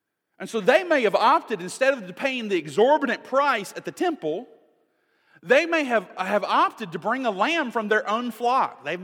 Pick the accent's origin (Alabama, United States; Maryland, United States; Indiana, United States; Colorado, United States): Alabama, United States; Mobile; but I grew up in Mobile, Alabama.